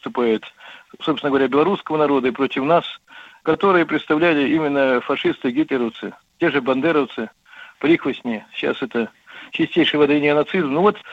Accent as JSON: {"language": "Russian", "region": "Bryansk Oblast", "country": "Russia", "tie": "born or raised there", "said": "У меня на родине, на Брянщине"}